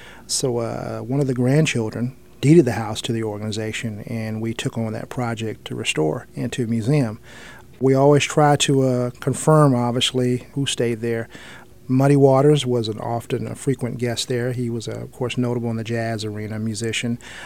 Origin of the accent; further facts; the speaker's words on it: Plant City, Florida, United States; born there; Originally, I was born in Plant City. My father … served in the military, so I spent a lot of my time traveling the world and then came back home after going to college.